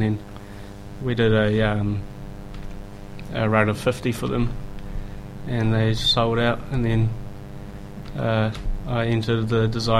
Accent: Featherston, Wellington, New Zealand; moved away as an adult; So, my parents came over here when I was only 8 months old, and I was raised in the Wairarapa in the small town Featherston. I stayed there till I was about 21

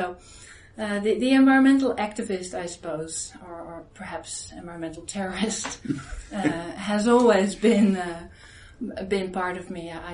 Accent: Hoogvliet, South Holland, Netherlands; also born or lived in Rotterdam; now in New Zealand; I grew up in the Netherlands. I was born in Rotterdam. I grew up in a town, a small town called Hoogvliet, close to Rotterdam, which is pretty much under the smokestacks of the Royal Dutch Shell refineries.

